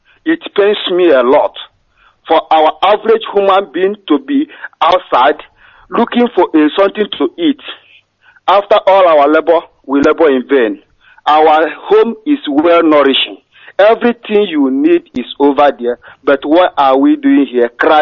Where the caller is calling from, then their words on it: Latina, Lazio, Italy; I am calling from Latina, Roma.